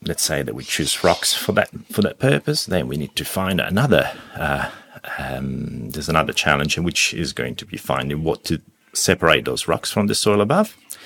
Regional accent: Piedmont, Italy; I grew up in Italy, north of Italy, mm-hmm. and from a region called Piemonte, in a small farm, but with a very long tradition. So my family has been living in that piece of land and in the house for about seven generations.

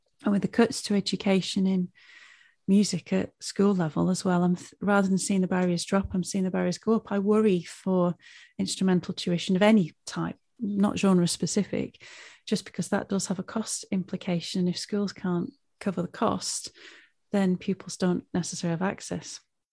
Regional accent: North West England, United Kingdom; now in London, United Kingdom; coming from the Northwest and being in brass band culture with the accent, I mean, my accent's watered down. I've been down in London for 16 years

